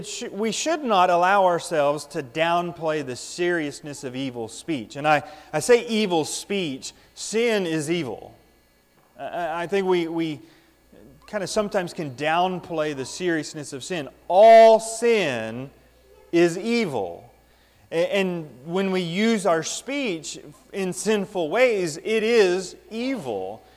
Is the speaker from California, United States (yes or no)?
yes; California, United States; I grew up out in California, and we'd often have these forest fires that were ravaging all sorts of the country out there.